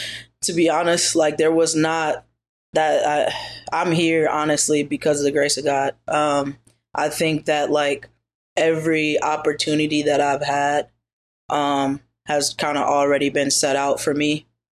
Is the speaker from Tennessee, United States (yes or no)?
no; Wisconsin, United States; moved away as an adult; I'm from the Midwest. It's super slow. And I just never felt like I fit in that box of slowness. And then I think also just like, once you see the world a little bit more, you get a bigger perspective of what's out there. And I just knew that like growing up in Wisconsin was not gonna